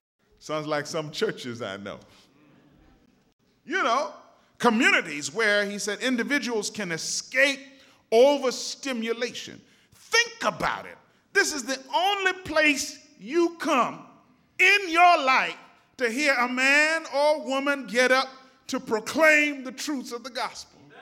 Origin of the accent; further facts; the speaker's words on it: Montreal, Quebec, Canada; I remember growing up in Montreal, it used to be so cold that, you know, 30, 40 below.